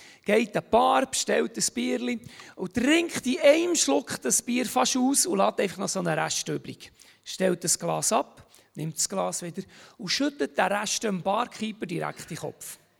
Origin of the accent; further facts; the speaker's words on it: Bern, Switzerland; Ich bin aus dem Emmental.